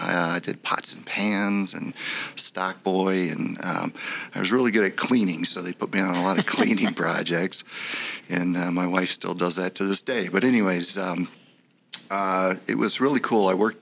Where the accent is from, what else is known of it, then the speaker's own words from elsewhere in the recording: Redford Township, Michigan, United States; I grew up in Redford Township, right across from the original village, Village of Redford.